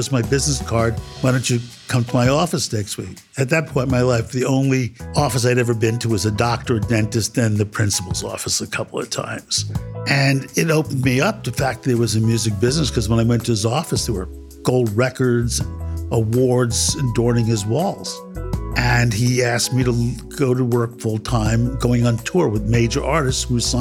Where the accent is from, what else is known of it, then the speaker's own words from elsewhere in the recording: New York City, New York, United States; I grew up in the Bronx, New York City.